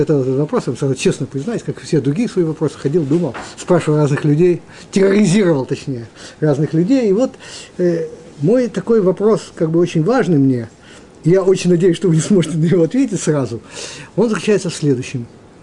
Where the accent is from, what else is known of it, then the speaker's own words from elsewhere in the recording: Moldova; Я просто из Молдавии